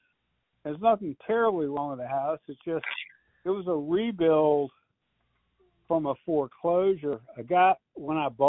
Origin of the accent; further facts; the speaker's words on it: Richmond, United States; well, I grew up in Richmond